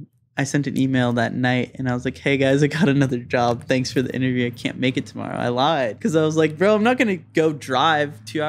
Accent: Thousand Oaks, California, United States; So their office is where I grew up in Thousand Oaks.

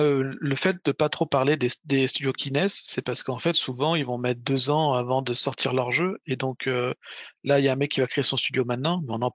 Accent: France; Et chez nous en France

